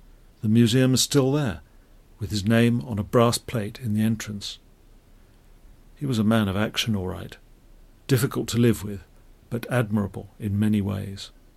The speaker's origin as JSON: {"language": "English", "region": "South East England", "country": "United Kingdom", "tie": "born or raised there", "said": "I was brought up in Kent, in a house with a big garden where we kept chickens, a dog, a tortoise, a pond full of goldfish, and several cats."}